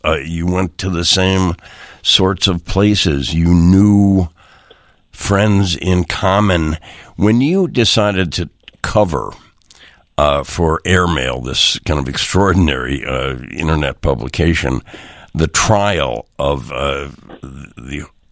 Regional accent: Chicago, Illinois, United States; I mean, I am from Chicago, but I certainly know the North Shore and have known people on the North Shore.

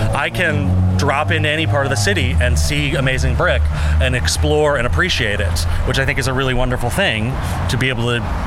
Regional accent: St. Paul, Minnesota, United States; now in Chicago, United States; I grew up in St. Paul, Minnesota, which is amazing architecture, but it's small.

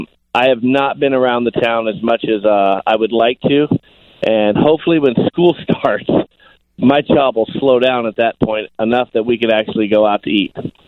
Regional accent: Sacramento, California, United States; got on at Sacramento State, which was my hometown.

